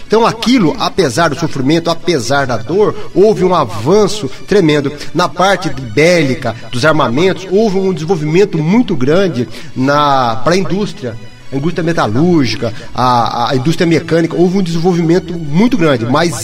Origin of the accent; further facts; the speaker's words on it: Minas Gerais, Brazil; now in Santo André, Brazil; eu vim lá de Minas Gerais, será que eu estou aqui por acaso?